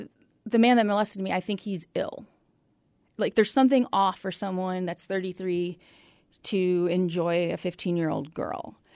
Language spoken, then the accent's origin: English; Saratoga Springs, New York, United States; I grew up in Saratoga Springs, New York, and I was a speed skater.